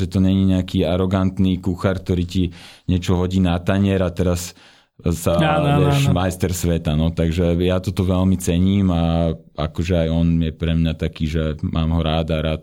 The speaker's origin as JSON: {"language": "Slovak", "town": "Bratislava", "region": "Bratislava Region", "country": "Slovakia", "lives_now": "Trnava, Slovakia", "said": "v Trnave, teda kde ja bývam aj keď som z Bratislavy"}